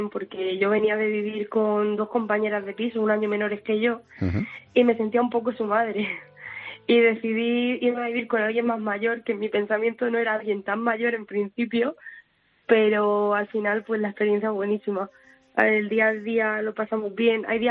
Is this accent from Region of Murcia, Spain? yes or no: yes; Murcia, Region of Murcia, Spain; Y la enseño recetas de mi tierra.